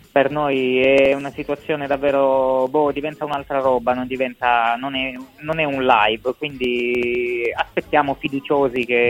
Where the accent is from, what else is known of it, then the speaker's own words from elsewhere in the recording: Aradeo, Apulia, Italy; io sono di Aradeo, che è famoso per essere anche il paese degli … ma anche degli